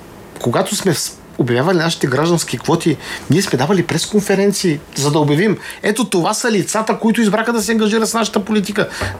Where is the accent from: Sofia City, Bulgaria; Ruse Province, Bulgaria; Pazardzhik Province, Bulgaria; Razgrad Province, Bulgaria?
Sofia City, Bulgaria; Sofia; Аз съм от София, но не в това въпроса.